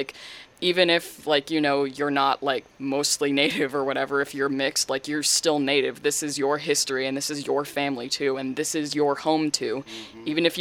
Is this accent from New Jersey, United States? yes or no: no; Texas, United States; out that I was Cherokee when I was like a little kid. So I've known this for forever, but where I grew up in Texas, no resources.